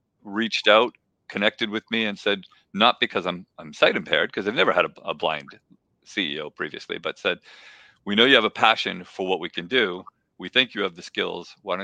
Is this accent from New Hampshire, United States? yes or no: yes; Colebrook, New Hampshire, United States; also born or lived in Nashua; You know, I grew up here in New Hampshire. I was born in Nashua, grew up in Colebrook, so I kind of covered both ends.